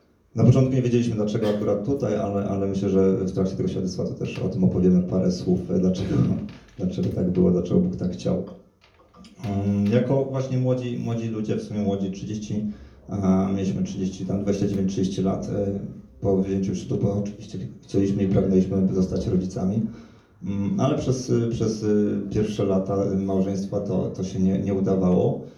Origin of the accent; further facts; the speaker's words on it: Warsaw, Masovian Voivodeship, Poland; Natomiast ja osobiście pochodzę z Warszawy